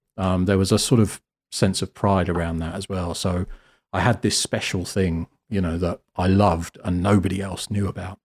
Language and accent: English; South West England, United Kingdom; I grew up in Cornwall, which is the very sort of southwest bottom edge of the country. It's beautiful. I would love to live there again now that I've grown up.